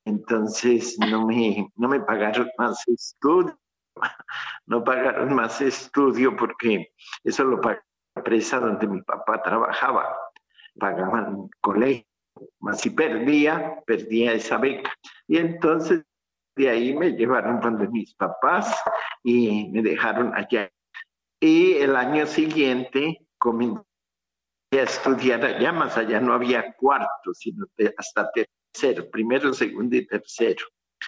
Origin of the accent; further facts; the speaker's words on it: Bogotá, Colombia; yo nací en Colombia, en Cundinamarca y en Bogotá hoy, ¿no? El municipio de Fontibón, hoy es un barrio